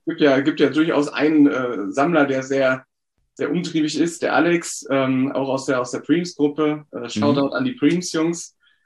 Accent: Düsseldorf, North Rhine-Westphalia, Germany; Ich bin aus Düsseldorf. Also ich bin in Düsseldorf in meinem Homeoffice.

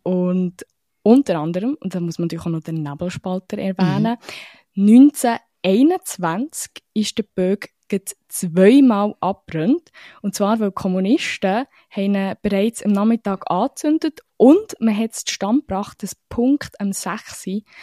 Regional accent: Bern, Switzerland; ich bin als Bernerin das erste Mal in meinem Leben an dem 6-Läuten

